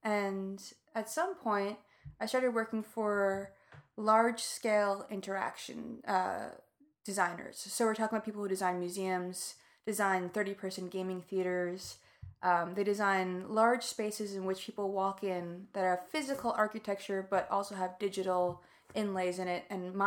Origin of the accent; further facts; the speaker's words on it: Amityville, New York, United States; I'm from Long Island, from Amityville, from way down the block of the Amityville Horror House and across the bay from Fire Island.